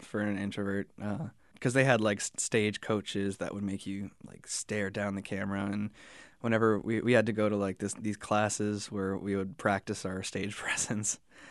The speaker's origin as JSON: {"language": "English", "town": "Mount Vernon", "country": "United States", "said": "I'm from Mount Vernon, so the closest grocery store is like 20 minutes."}